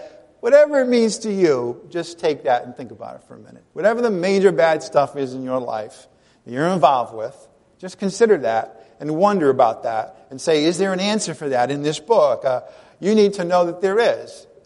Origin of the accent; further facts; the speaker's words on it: United States; I'm an American. It works. That's what Americans love, things that work, right?